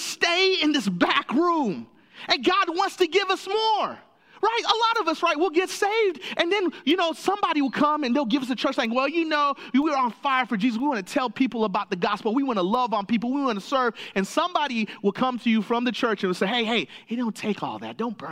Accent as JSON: {"language": "English", "region": "Tennessee", "country": "United States", "tie": "born or raised there", "said": "I grew up in Tennessee, it's real, okay?"}